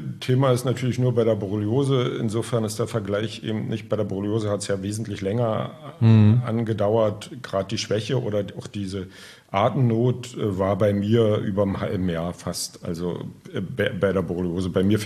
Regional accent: Strausberg, Brandenburg, Germany; Selber komme ich aus Strausberg.

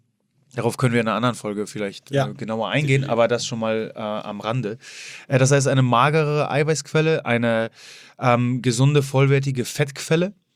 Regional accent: Poland; Genau, als Pole, du weißt du immer

